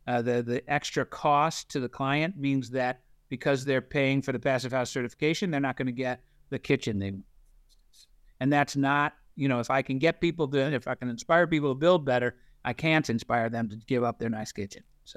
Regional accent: New York, United States; I grew up in Western New York

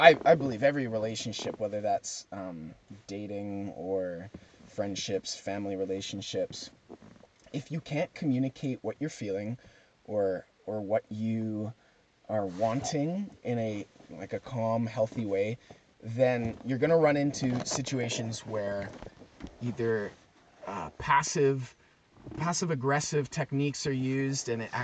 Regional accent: Calgary, Alberta, Canada; born there; I was born in Calgary. I'm living in my heritage right now.

